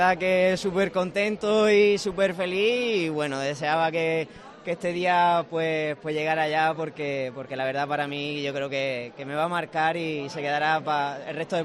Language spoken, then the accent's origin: Spanish; Andalusia, Spain; no solo por llevar los colores de mi tierra, ¿no?, de Andalucía